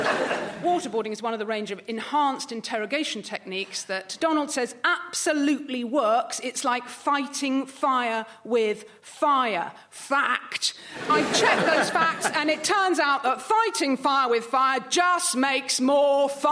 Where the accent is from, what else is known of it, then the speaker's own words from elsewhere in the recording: United Kingdom; This is possibly one of my proudest moments of being a British person.